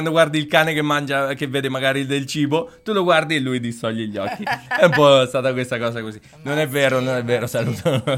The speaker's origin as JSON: {"language": "Italian", "town": "Perugia", "region": "Umbria", "country": "Italy", "said": "noi siamo di Perugia"}